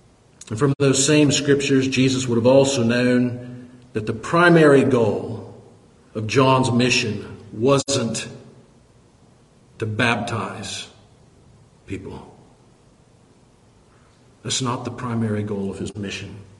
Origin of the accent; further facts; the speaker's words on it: Sevier, Kansas, United States; You know, I grew up in Sevier, Kansas. Yeah, out in the middle of nowhere.